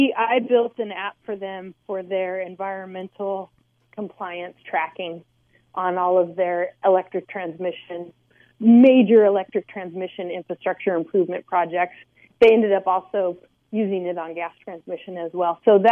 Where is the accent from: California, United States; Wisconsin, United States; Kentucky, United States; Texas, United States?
California, United States; San Luis Obispo; I decided to leave the Bay Area and move home to my hometown of San Luis Obispo.